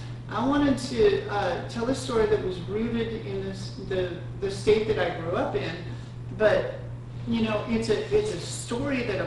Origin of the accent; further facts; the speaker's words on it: Montana, United States; I grew up in Montana.